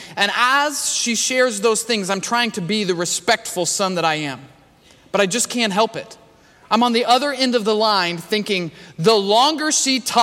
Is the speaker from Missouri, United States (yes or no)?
yes; Kansas City, Missouri, United States; I grew up in Kansas City, and that's where most of my family lives.